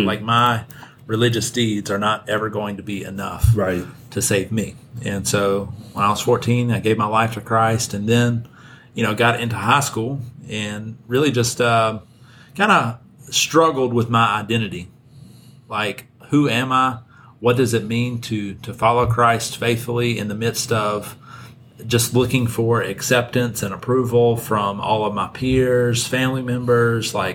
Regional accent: Senatobia, Mississippi, United States; So I grew up in Senatobia, Mississippi, up in North Mississippi. Spent 20 years of my life there.

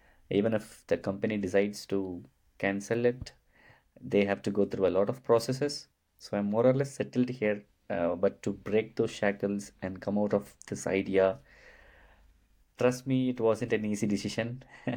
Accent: India; moved away as an adult; I come from India

